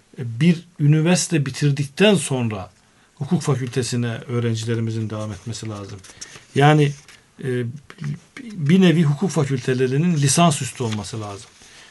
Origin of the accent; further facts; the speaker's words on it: Of, Trabzon, Turkey; also born or lived in Ankara; biz Trabzon doğumluyum ben. Çaykara nüfusumuzun kayıtlı olduğu yer, doğduğumuz yer ama Of'ta büyüdük. İlkokulumuzu orada bitirdik. Sonra babamın inşaatçı, müteahhit olması hasebiyle Ankara'ya geldik biz. Ortaokul, liseyi Ankara'da okudum.